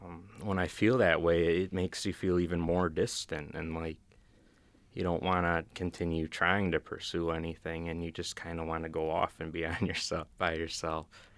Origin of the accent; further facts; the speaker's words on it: Williamson, New York, United States; All right. Hi … I'm from Williamson, New York, originally, over in Wayne County. And I went to high school at the Norman Howard School in Henrietta.